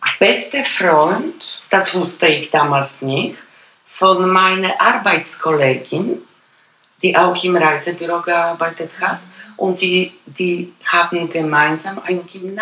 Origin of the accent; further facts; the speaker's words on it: Poland; Auf jeden Fall, ich komme aus Polen.